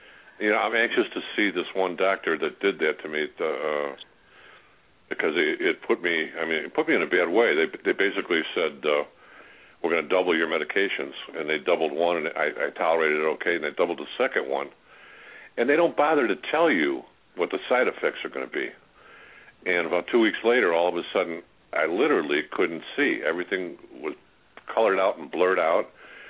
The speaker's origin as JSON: {"language": "English", "town": "Chicago", "region": "Illinois", "country": "United States", "tie": "born or raised there", "also_born_or_lived": "Branson", "moved": "yes", "lives_now": "Springfield, United States", "said": "You know, growing up in Chicago, this is like a little town, but..."}